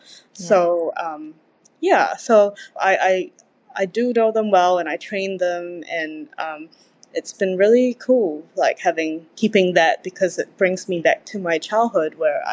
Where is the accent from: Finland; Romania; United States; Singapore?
Singapore; Yeah, so like growing up in Singapore, we were told that we have to live with different people of different backgrounds